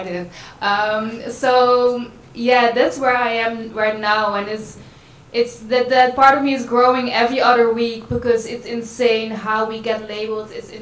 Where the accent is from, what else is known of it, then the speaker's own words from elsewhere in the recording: Nijmegen, Gelderland, Netherlands; now in Rotterdam, Netherlands; Anyways, I was actually born and raised in Nijmegen, so I've been living now almost 4 years in Rotterdam